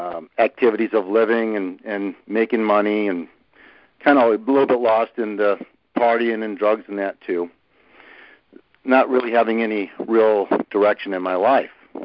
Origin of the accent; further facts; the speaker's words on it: Illinois, United States; I grew up in the Midwest in Illinois, kind of small town USA.